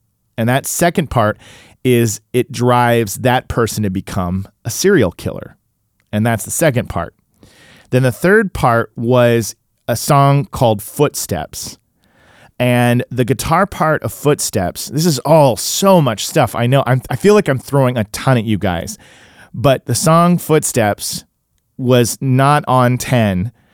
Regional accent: Tulsa, Oklahoma, United States; also born or lived in Illinois; I grew up in Tulsa, then lived in Illinois

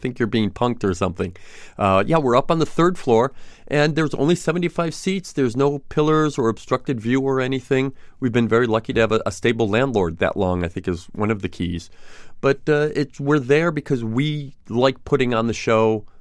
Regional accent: Buffalo, New York, United States; I grew up in Buffalo, New York, and the Johnny Carson collection was made in Buffalo in the 1980s. So now, sort of as a tribute to Johnny Carson and to my hometown

